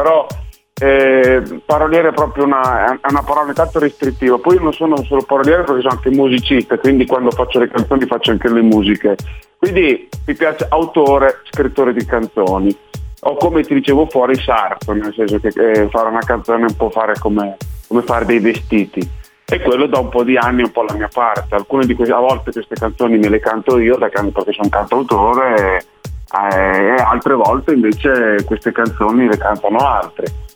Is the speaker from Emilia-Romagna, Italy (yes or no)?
yes; Emilia-Romagna, Italy; una mia carezza alla mia terra che è l'Emilia Romagna, luogo in cui sono nato e cresciuto.